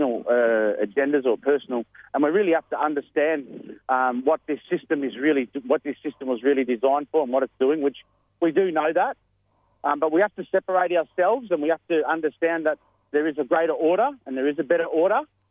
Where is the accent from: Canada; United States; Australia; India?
Australia; Victoria; So me in particular, I'm a sovereign nation man of Jaburong. That's the country I come from. That's the land that I descend from.